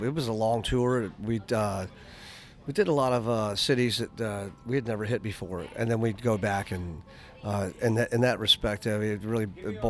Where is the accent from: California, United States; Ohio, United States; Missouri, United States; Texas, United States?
Texas, United States; Lubbock; born there; I was born in Lubbock, Texas, okay. 1960, and my parents moved around a lot.